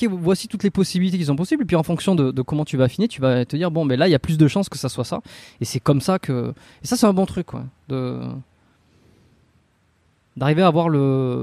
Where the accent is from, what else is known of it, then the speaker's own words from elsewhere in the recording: Dax, Nouvelle-Aquitaine, France; tous les deux, on est originaire de la France, du sud-ouest de la France, plus précisément d'Ax, une petite ville thermale dans les Landes.